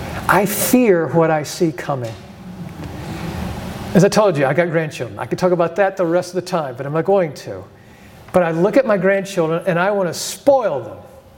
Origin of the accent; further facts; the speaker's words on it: United States; And I look at my grandchildren and I'm like, look, I grew up in America. It wasn't perfect, not even close.